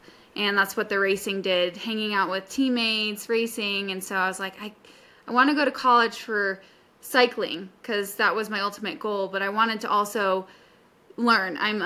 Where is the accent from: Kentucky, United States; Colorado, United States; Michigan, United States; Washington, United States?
Colorado, United States; I was born and raised in Colorado, the Front Range.